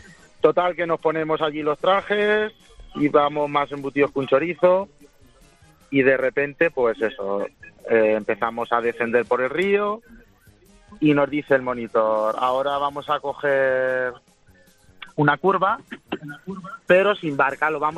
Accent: Ciudad Real, Castilla-La Mancha, Spain; Soy de Ciudad Real

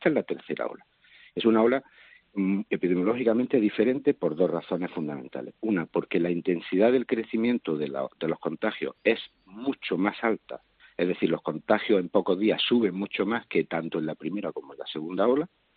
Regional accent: Andalusia, Spain; Yo, que soy de Andalucía

